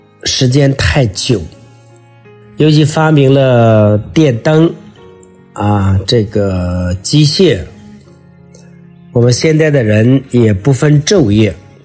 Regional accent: China

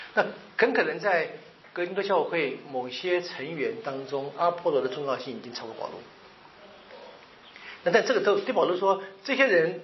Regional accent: China; 我们中国人说这个江山易改本性难移嘛

